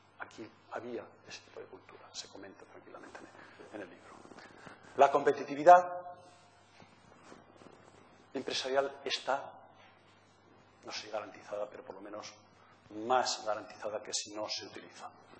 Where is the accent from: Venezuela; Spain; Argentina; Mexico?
Spain; Navarre; Soy de la Ribera de Navarra y por tanto soy un poco bruto.